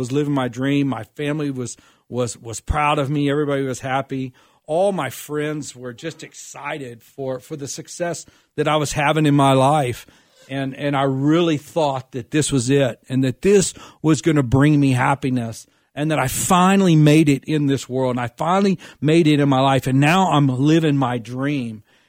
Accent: Dallas, Texas, United States; And I was just a happy kid growing up in Dallas, Texas.

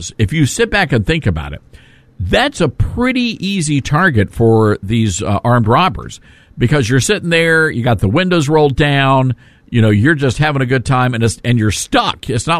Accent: Memphis, Tennessee, United States; now very happy to be broadcasting the program from Memphis, Tennessee, my hometown, one of the greatest cities in America.

